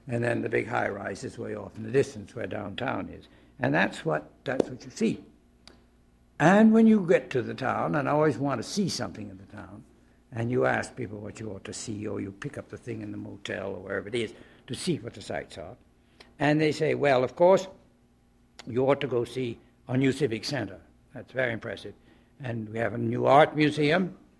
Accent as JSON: {"language": "English", "country": "United States", "said": "I'm an American that's been imprinted on me, like everybody else, to find the grid."}